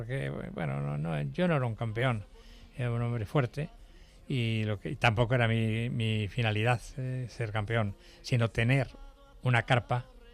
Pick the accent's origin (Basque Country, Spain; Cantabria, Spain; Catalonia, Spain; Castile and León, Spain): Castile and León, Spain; Valladolid; Yo soy de Valladolid. En Valladolid había mucho teatro.